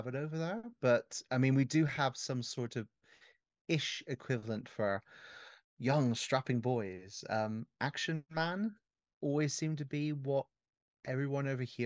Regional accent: England, United Kingdom; Well, of course … you're American Ken.

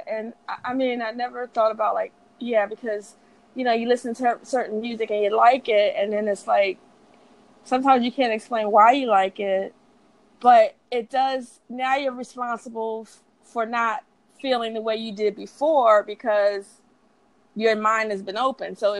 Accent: Philadelphia, Pennsylvania, United States; because, you know, I was raised in Philadelphia.

